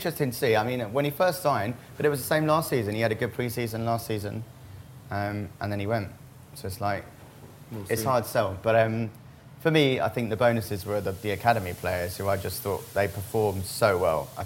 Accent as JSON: {"language": "English", "town": "Crouch End", "region": "London", "country": "United Kingdom", "said": "So I'm from Crouch End originally, Hornsey, and then I went to school in Muswell Hill"}